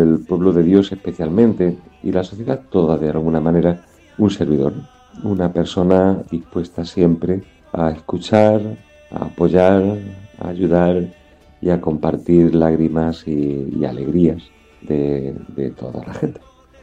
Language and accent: Spanish; Bolaños de Calatrava, Castilla-La Mancha, Spain; natural de Bolaños.